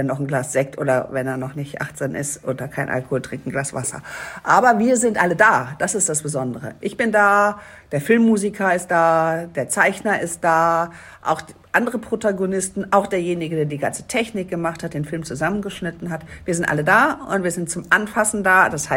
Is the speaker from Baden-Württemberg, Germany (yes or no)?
no; Düsseldorf, North Rhine-Westphalia, Germany; das als Düsseldorferin, ich sag euch, das war was. Ich kann ja kein Platt oder ich konnte kein Platt, also jetzt kann ich es ja verstehen